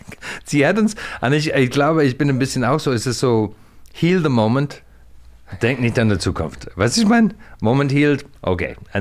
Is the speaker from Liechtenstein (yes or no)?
no; Ireland; German is a second language; das war ein Gespräch, dass ich vielleicht in mein Heimat bleiben sollte zu studieren.